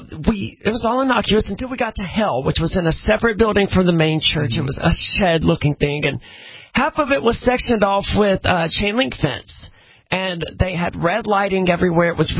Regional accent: Southaven, Mississippi, United States; I'm from South Haven, Mississippi, which is basically Memphis, Tennessee.

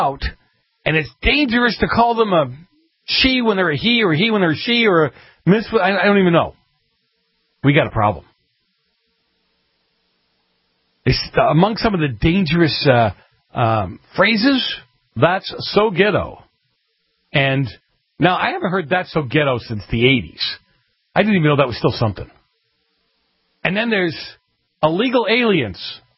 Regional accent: Boston, Massachusetts, United States; for those of you who grew up in the East Coast, I grew up in Boston, some of you in New York, right?

